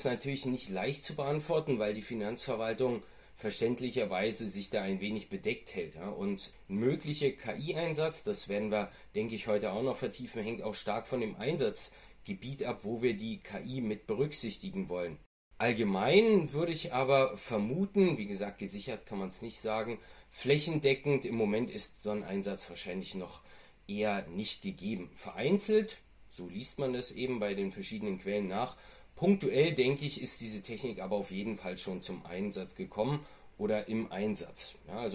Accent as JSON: {"language": "German", "region": "Berlin", "country": "Germany", "tie": "born or raised there", "said": "wieder in meiner alten Heimat Berlin"}